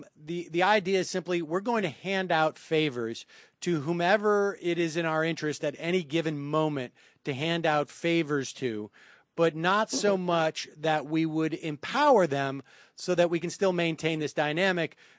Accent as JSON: {"language": "English", "town": "Worcester", "region": "Massachusetts", "country": "United States", "tie": "born or raised there", "said": "when it took place in my hometown, Worcester, Massachusetts"}